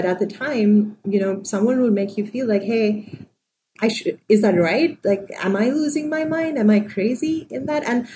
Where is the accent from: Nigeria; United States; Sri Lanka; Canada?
Sri Lanka; because, you know, I grew up in Sri Lanka and it just felt like it made sense for me to go about it that way.